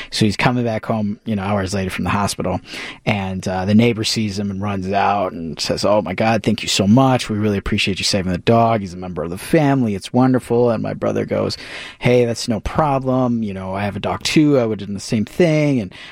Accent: Chicago, Illinois, United States; I grew up in Jefferson Park.

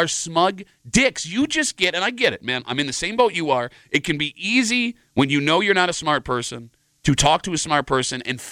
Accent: Ireland; Like, I'm Irish, and we have big Irish heads

